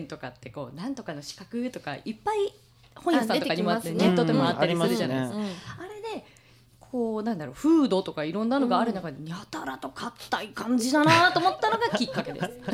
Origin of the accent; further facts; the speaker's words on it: Kanagawa, Japan; 私地元が神奈川県なので